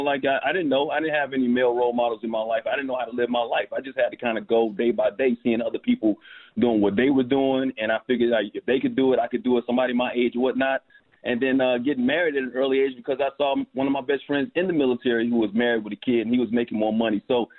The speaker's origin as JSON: {"language": "English", "region": "Alabama", "country": "United States", "tie": "born or raised there", "also_born_or_lived": "Bronx, New York", "said": "Yeah, I was born in the Bronx. I'm always going to be a New York dude, but Alabama is where my roots are. You know, that's where my formative years of my life. So I call myself a kind of a country boy."}